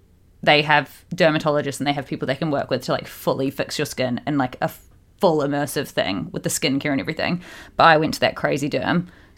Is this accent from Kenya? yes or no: no; Australia; also born or lived in New Zealand; growing up in Australia and New Zealand, and I just never had a care in the world for SPF until recent years.